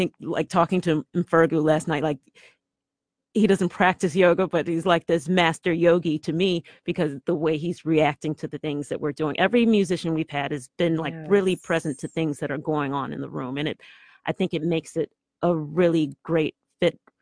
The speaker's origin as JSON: {"language": "English", "town": "Chicago", "region": "Illinois", "country": "United States", "said": "Let's see, I'm a Chicagoan, and I'm naming other famous yogis."}